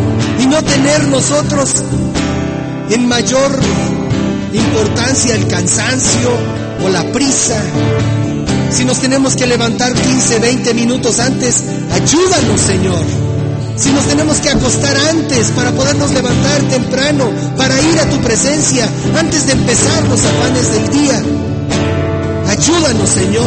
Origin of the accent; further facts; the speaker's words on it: Mexico; moved away; Cuando nosotros salimos de México, llegamos a una nación que no conocíamos, no teníamos la menor idea de su gastronomía, no teníamos la menor idea de su moneda.